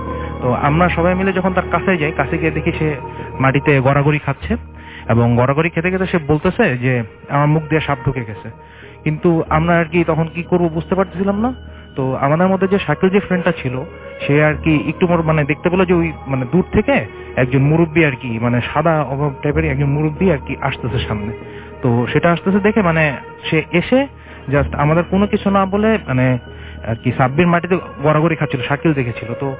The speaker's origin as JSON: {"language": "Bangla", "town": "Mirsharai", "region": "Chittagong Division", "country": "Bangladesh", "tie": "born or raised there", "said": "যেহেতু আমার বাড়ি মিরেশ্বরে, আমার টোটাল রাস্তাটা আমার আর কি চিটাংয়ের বাসে যাওয়া লাগে না"}